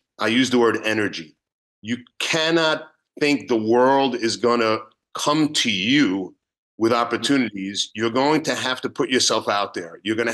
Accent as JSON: {"language": "English", "region": "New York", "country": "United States", "tie": "born or raised there", "said": "I grew up in New York. My family was mostly from New York. I was going to go back to New York and just work in a dental practice."}